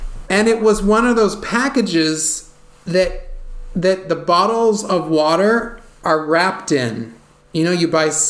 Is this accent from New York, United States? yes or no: no; California, United States; and I am from California, and so growing up... Yeah. So growing up, San Francisco was my big city growing up